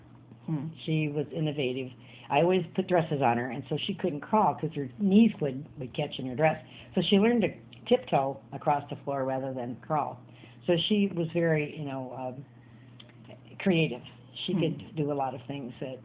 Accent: Council Bluffs, Iowa, United States; I was born in Iowa. I grew up, I did grow up in Iowa, Council Bluffs.

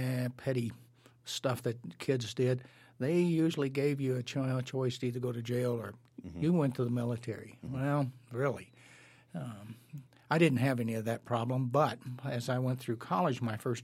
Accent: Artesia, New Mexico, United States; Well, I was born and raised in Artesia, New Mexico, which is in the southeastern part of New Mexico, little town. At that time, it was probably about 5,000 people.

